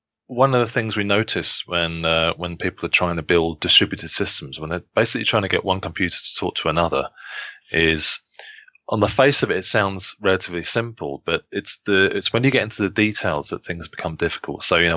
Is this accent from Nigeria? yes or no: no; England, United Kingdom; now in Switzerland; I'm an Englishman, so since I moved over to the Swiss Alps